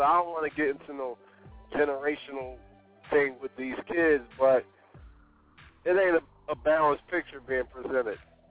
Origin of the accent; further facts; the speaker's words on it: Philadelphia, Pennsylvania, United States; So, you know, I'm from North Philadelphia, right?